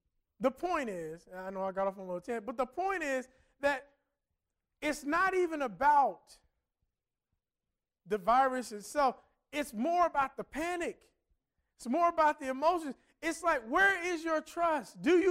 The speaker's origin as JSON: {"language": "English", "town": "Cincinnati", "region": "Ohio", "country": "United States", "said": "I'm from Cincinnati, I remember when we had this contaminated water."}